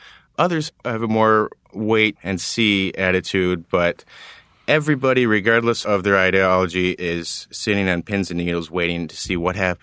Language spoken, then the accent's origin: English; United States; For me personally, I'm an American.